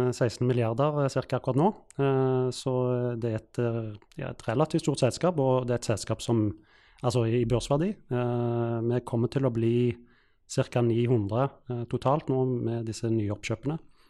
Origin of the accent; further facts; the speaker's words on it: Stavanger, Rogaland, Norway; Venner fra når jeg vokste opp I Stavanger